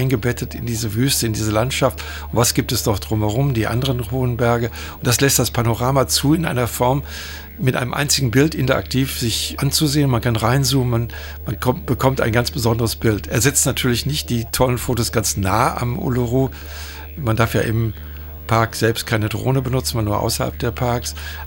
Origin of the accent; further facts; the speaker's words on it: Bochum, North Rhine-Westphalia, Germany; Ich bin aus Deutschland, aus Bochum im Ruhrgebiet